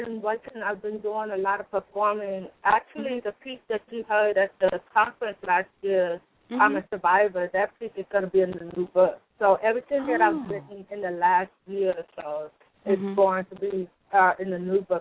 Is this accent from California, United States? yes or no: yes; Oakland, California, United States; also born or lived in Berkeley; and just living in, growing up in Oakland, Berkeley, what I've seen.